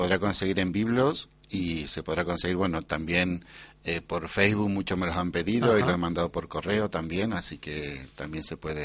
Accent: Argentina; now in Riopar, Spain; Mi acento muy manchego. Un argentino.

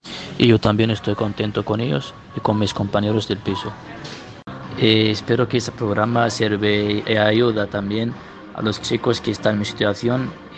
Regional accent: Morocco; Spanish is a second language; moved away as an adult; now in Spain; tengo 20 años y soy de Marruecos, de una ciudad que se llama Aljotimas. Llegué hace 3 años a España.

